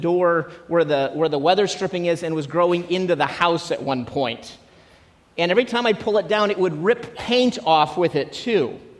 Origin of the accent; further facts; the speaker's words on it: Midwest, United States; But me being a Midwesterner, I don't think about grapes and grapevines.